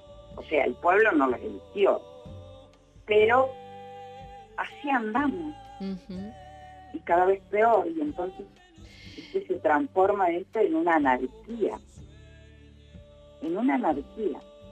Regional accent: Córdoba, Argentina; yo no voy a participar, lamentablemente, porque yo soy cordobesa y me hubiese gustado.

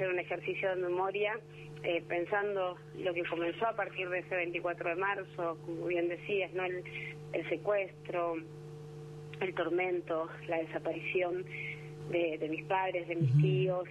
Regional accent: Buenos Aires, Argentina; yo mismo crecí en Campo de Mayo cuando era, digamos, cuando funcionaba el centro clandestino, uh-huh. digamos, mi infancia en dictadura fue en ese lugar.

